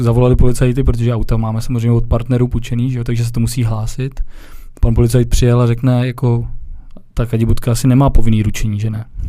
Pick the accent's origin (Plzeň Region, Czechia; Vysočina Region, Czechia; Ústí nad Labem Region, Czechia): Ústí nad Labem Region, Czechia; Most; Já jsem z Mostu původem, takže já si myslím, že nás milují v Ústí.